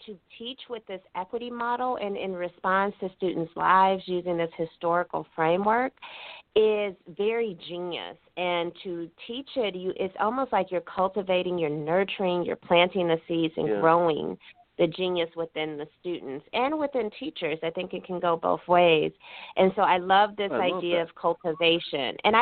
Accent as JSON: {"language": "English", "town": "Gary", "region": "Indiana", "country": "United States", "tie": "born or raised there", "said": "I grew up in Gary, Indiana, you know, outside of Chicago."}